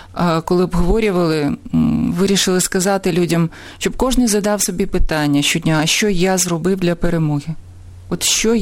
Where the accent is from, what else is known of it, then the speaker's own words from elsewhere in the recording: Kyiv, Ukraine; тому що ми кияни, серед нас є корінні кияни в третьому поколінні